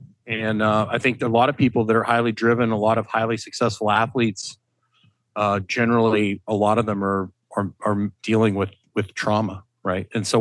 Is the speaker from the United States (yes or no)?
no; Canada; I'll talk metric. I am Canadian, so I can talk metric with you.